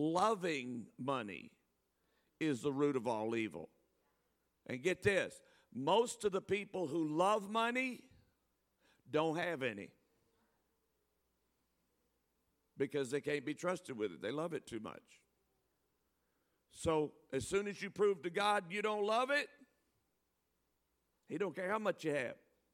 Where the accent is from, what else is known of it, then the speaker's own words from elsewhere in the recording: New Orleans, Louisiana, United States; well, we come from New Orleans. And in South Louisiana, we have people called Cajuns.